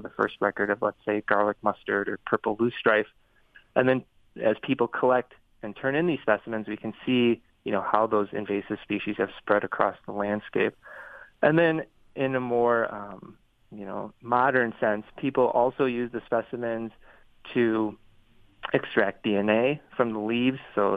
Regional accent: Neenah, Wisconsin, United States; I'm originally from Neenah, which is up in the Fox Valley, so just a little south of Green Bay.

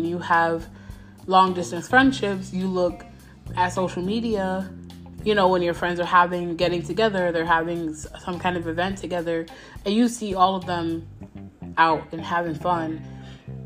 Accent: New York, United States; moved away as an adult; now in Columbus, United States; I moved from New York to Columbus, Ohio with my husband, and I've been here for a year.

